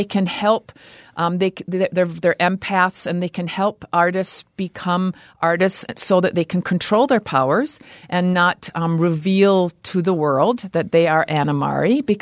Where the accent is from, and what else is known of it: Scotland, United Kingdom; born or raised there